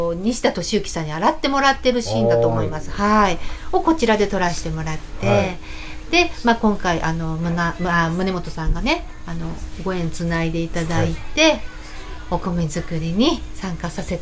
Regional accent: Itami, Hyogo, Japan; 私は兵庫県の伊丹市出身なんですけど

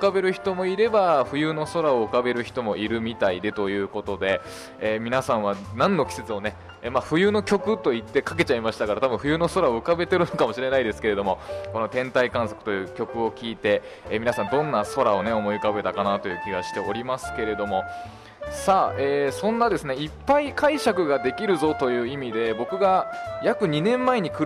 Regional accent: Nagoya, Aichi, Japan; 僕名古屋出身なんですけれども、名古屋ではこんなことありえないなと思って

